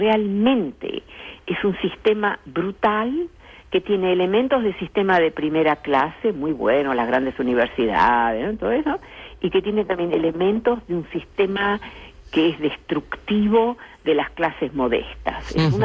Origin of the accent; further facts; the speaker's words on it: Netherlands; Por ejemplo, yo soy holandesa, ¿no?